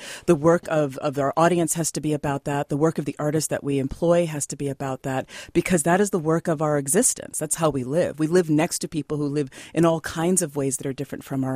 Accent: Oakland, California, United States; I'm from Oakland.

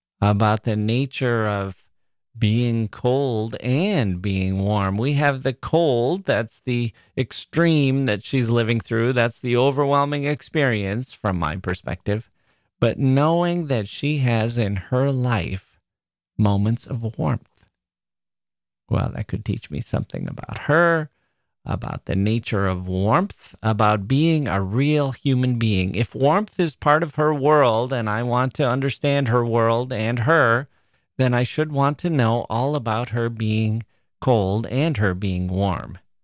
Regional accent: Wisconsin, United States; I'm from Wisconsin, and we scoff at people in California who say, oh, it was 40 degrees last night, quite cold.

